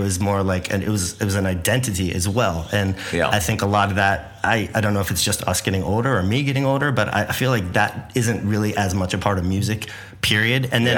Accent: Santa Barbara, California, United States; like growing up in Santa Barbara.

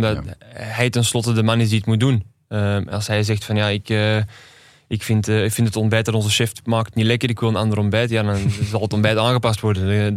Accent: Amsterdam, North Holland, Netherlands; als echte Amsterdammer

